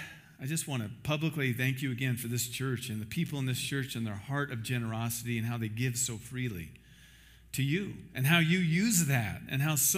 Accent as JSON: {"language": "English", "region": "Iowa", "country": "United States", "said": "I'm from Iowa."}